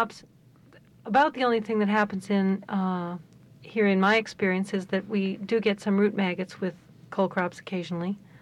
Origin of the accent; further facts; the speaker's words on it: Midwest, United States; I grew up in the Midwest, and tomatoes are the sort of heart and soul of a garden there